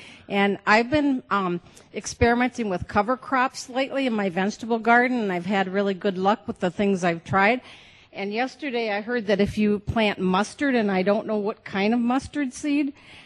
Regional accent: Ashland, Wisconsin, United States; I'm from Ashland, Wisconsin.

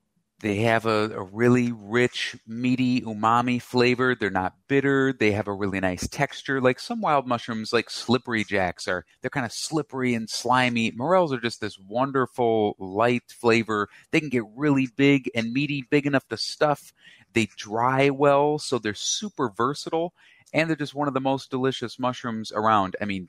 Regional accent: Minnesota, United States; The morels are fascinating because I'm from Minnesota, and morels the state mushroom

